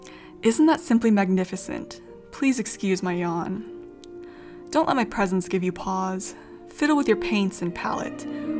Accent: United States; I am from America.

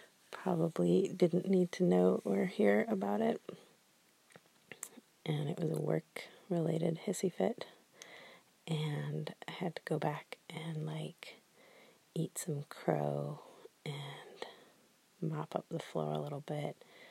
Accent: Canada; I'm Canadian. What can I say?

